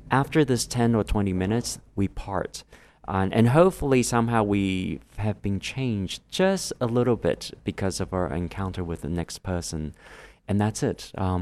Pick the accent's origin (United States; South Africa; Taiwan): Taiwan; I said, I'm from Taiwan.